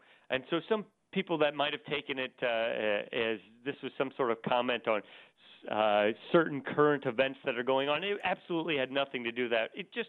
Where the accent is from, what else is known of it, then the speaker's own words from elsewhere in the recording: Mount Carmel, Iowa, United States; Well, heck, I grew up in Mount Carmel, Iowa, which is a town of 101 people and 26 pets.